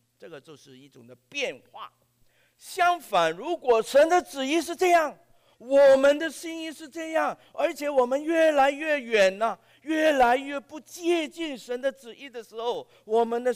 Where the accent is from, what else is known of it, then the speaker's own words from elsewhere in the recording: Hong Kong; Chinese is a second language; 我们香港人学讲国语有的时候讲得不准